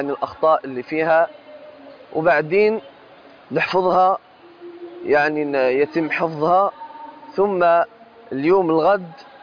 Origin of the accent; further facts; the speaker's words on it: Morocco; عندنا في المغرب